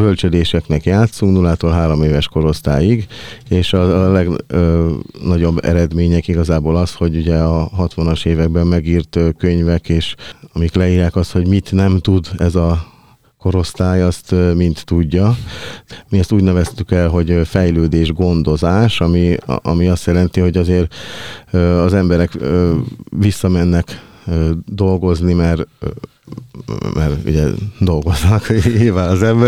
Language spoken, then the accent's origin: Hungarian; Budapest, Hungary; Én budapesti vagyok, de sokat jártam Székelyföldön